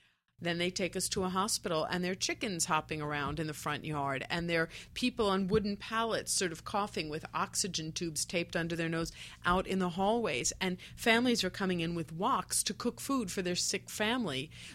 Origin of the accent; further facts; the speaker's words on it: New York City, New York, United States; I grew up in New York City in a government-subsidized housing on the then very rough Upper West Side.